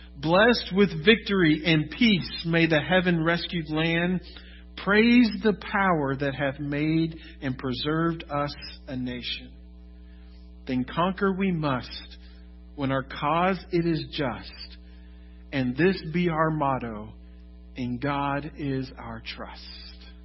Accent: Florida, United States; also born or lived in Texas; And I can't say much because I grew up in Florida. I'm born Texan, but I have a Florida past.

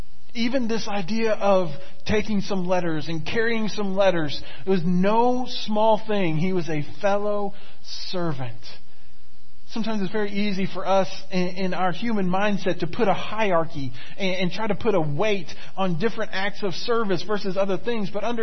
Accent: Florida, United States; And when I was growing up in Florida, it was really hard to get Dallas Cowboys stuff in Florida.

